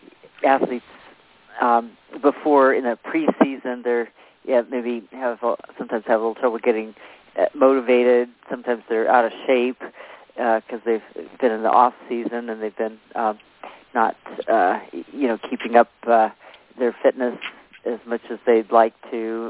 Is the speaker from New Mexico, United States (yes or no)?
no; Santa Barbara, California, United States; now in Bay Area, United States; I'm from Santa Barbara, California, your area, so we're sort of neighbors that way.